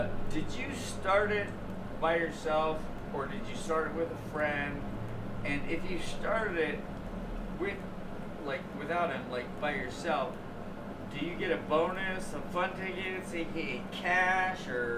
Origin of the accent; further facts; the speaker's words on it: East Coast, United States; I'm like, I grew up on the East Coast.